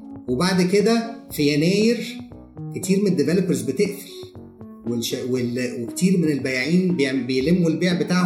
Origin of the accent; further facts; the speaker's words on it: Egypt; يعني احنا المشكله عندنا في مصر ان لو حاجه نجحت لازم 50 واحد يعملها